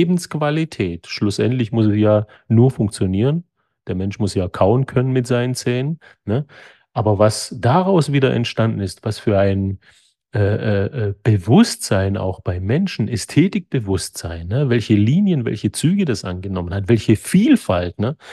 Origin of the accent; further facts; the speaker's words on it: Greece; now in Germany; Ich bin Grieche, er ist Deutscher. Ich bin im Süden Deutschlands, er im Norden.